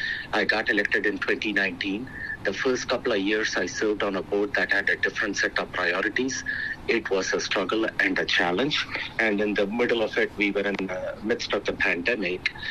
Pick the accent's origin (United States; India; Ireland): India; moved away as an adult; I was born and raised in India.